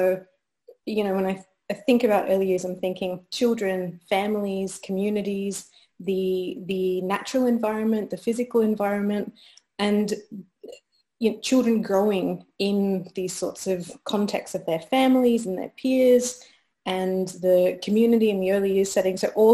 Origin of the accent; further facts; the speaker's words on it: Australia; moved away as an adult; now in Scotland, United Kingdom; I'm from Australia, and I arrived in Scotland at the beginning of this year.